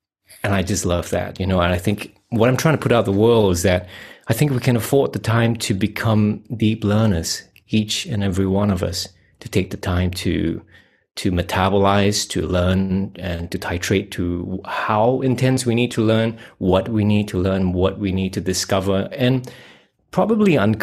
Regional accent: Singapore; moved away as an adult; now in Australia; You know, when I think about my history, you know, I'm 42. I come from Singapore. I'm a Asian Chinese. I got out of there about 2010, and I'm now living in Western Australia.

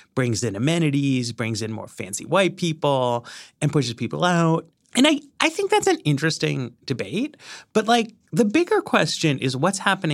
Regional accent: New York, United States; I grew up in New York, right?

